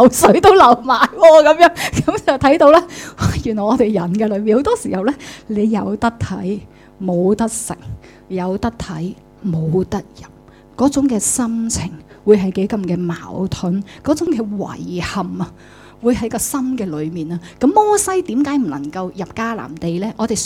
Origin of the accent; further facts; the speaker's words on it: Hong Kong; 如果你是我们香港人，我们的粤语来到去翻译这个罢了